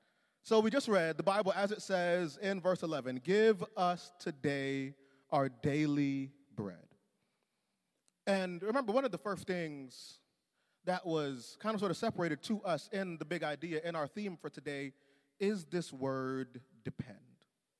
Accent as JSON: {"language": "English", "country": "Jamaica", "said": "I'm a Jamaican. For me, it's like rice."}